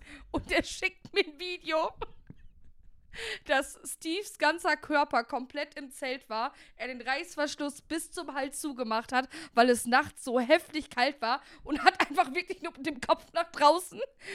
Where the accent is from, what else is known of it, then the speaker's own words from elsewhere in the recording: Uzbekistan; Ich komme aus Usbekistan, Laser, anderes Land.